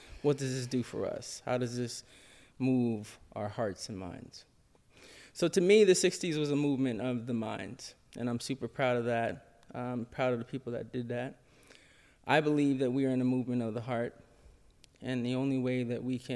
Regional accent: Harlem, New York, United States; I grew up in Harlem, New York, and I remember as a kid, my mom had really powerful people around me.

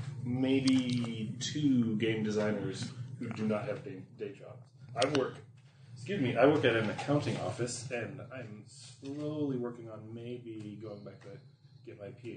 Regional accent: Rochester, Minnesota, United States; Rochester is where I lived a long time.

